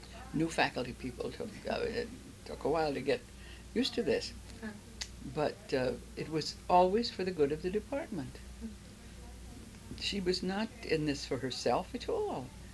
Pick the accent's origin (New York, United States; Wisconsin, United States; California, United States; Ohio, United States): Wisconsin, United States; Medford; born there; Oh, I was born in Taylor County, Wisconsin, Medford, Taylor County, Wisconsin. November 26, 1912. I will soon be 73 years old.